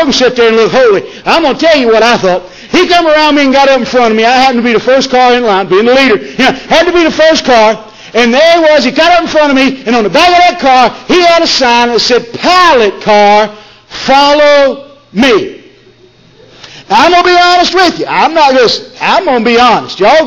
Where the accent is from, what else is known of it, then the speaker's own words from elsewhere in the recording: United States; We're American. We're free.